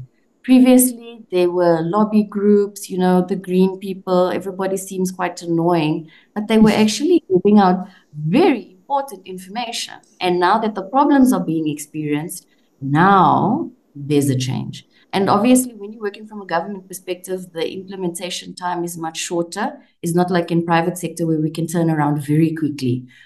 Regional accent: Secunda, Mpumalanga, South Africa; I grew up in Secunda where Cecil is in Mpumalanga

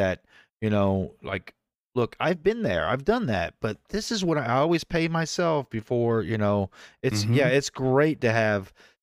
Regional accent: Florida, United States; Man, I'm from Florida, dude. I wear flip-flops.

